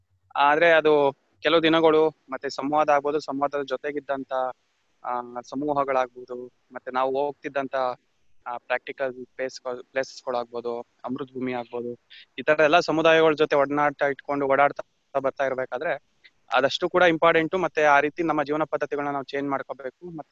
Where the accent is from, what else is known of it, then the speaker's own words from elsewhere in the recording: Channapatna, Karnataka, India; ಅಂದ್ರೆ ಮೊದ್ಲು ಹೇಳಿದಾಗೆ ಅರಳುಕುಪ್ಪೆ ದೊಡ್ಡಿ ಅಂತ, ಚನ್ನಪಣ್ಣ ತಾಲೂಕು, ರಾಮನಗರ ಜಿಲ್ಲೆ.